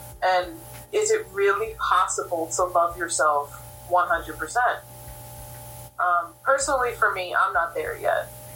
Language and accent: English; New York, United States; And we're like, no, we're from New York.